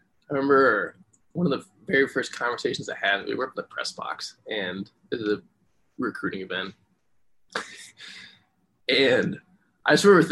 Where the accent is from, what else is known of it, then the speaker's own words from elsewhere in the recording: Omaha, Nebraska, United States; So I grew up in Omaha, Nebraska. Went to high school at Millen North.